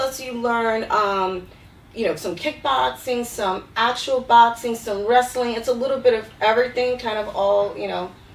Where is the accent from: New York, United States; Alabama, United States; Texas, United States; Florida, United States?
New York, United States; The Bronx; I'm from the Bronx. I'm used to music and city life and just a melting pot of everybody kind of knowing each other. I grew up in Eastchester Project, so it's like, you know who your neighbors are.